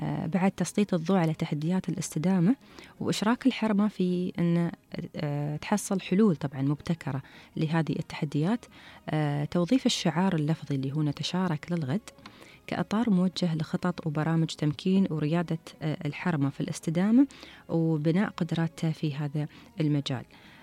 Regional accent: United Arab Emirates; عندنا في الإمارات

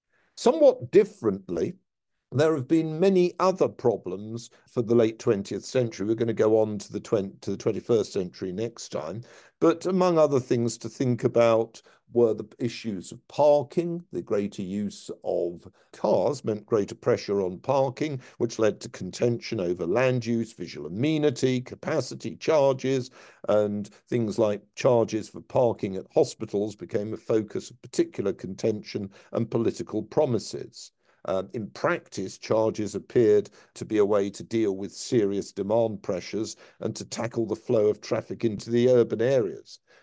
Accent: Edgware, London, United Kingdom; born there; I was born in Edgware, north of the A41, which was domesticated as the Watford Way, but was the A41, and the journey to school involved crossing this en route to Edgware tube station.

